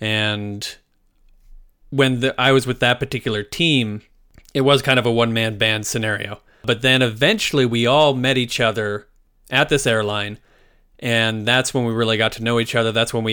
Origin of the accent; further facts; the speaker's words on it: Airdrie, Alberta, Canada; I guess it's also important to note that we're Canadian.